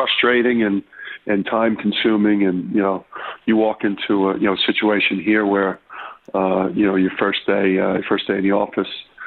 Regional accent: Jersey City, New Jersey, United States; I've spent my life, you know … growing up in Jersey City in particular.

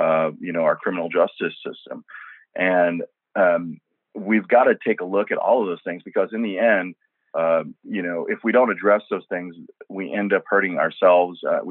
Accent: St. Louis, Missouri, United States; also born or lived in Korea; I was born in Korea, so that makes me an immigrant on the one hand. But I was born to a military family, so I'm also a sixth generation American. I grew up in St. Louis

